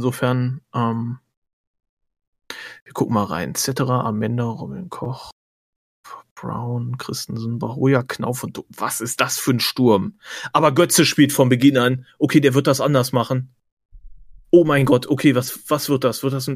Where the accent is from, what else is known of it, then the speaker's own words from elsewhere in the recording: Lower Saxony, Germany; now in Mainz, Germany; Ich bin in Südniedersachsen ja aufgewachsen, einfach auf dem Dorf.